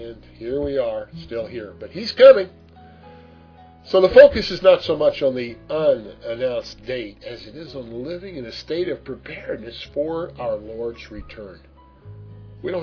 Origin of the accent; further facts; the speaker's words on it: Kansas City, United States; since growing up in the Kansas City area, we didn't have any.